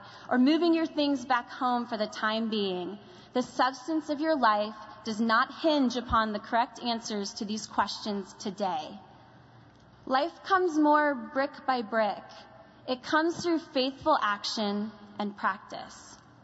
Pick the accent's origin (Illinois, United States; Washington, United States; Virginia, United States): Washington, United States; Spokane; now in Nashville, United States; all of a sudden I was just … from Spokane, Washington, feeling disoriented about where I was and certainly confused about who I was.